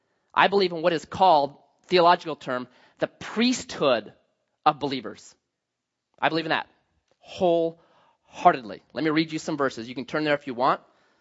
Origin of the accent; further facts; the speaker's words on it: Grants Pass, Oregon, United States; I grew up 1111 Southwest Foundry, Grants Pass, Oregon, also known as Felony Flats. That's where I grew up.